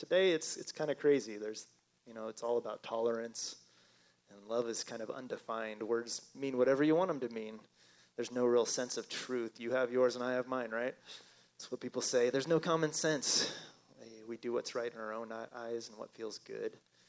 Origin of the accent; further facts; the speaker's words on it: Spokane, Washington, United States; I grew up over in Spokane, Washington, not too far away.